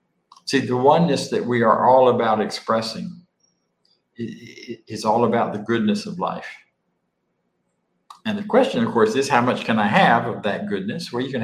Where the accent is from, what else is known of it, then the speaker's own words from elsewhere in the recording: Florida, United States; I grew up in Florida.